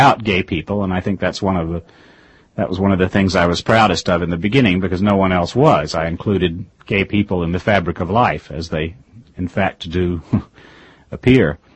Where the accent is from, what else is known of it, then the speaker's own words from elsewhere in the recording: Raleigh, North Carolina, United States; I grew up in Raleigh, North Carolina, yeah. Went to the University of North Carolina at Chapel Hill, was supposed to be a lawyer.